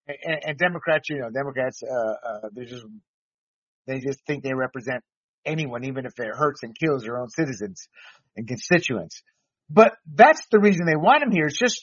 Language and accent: English; North Carolina, United States; also born or lived in Panama; And I come from the South. After we moved from Panama, we moved to North Carolina.